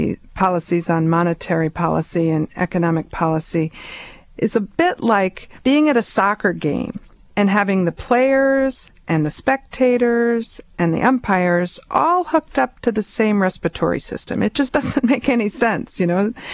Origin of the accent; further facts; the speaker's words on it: Denver, Colorado, United States; born there; I was born in Denver, Colorado, which is a little bit like a cousin of Calgary's.